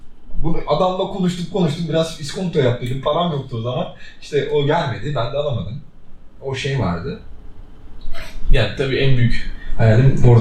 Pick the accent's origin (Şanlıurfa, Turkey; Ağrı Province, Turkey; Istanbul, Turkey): Istanbul, Turkey; İstanbul'da doğdum ben 1986 yılında. Hani İstanbul'dum yani aslında. Babam, annem Edirne'li olabilir ama İstanbul'dum yani aslında.